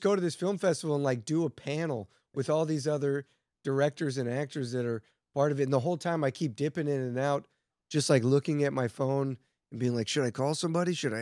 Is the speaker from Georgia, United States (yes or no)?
yes; Atlanta, Georgia, United States; Dude, I'm like suburbs of Atlanta.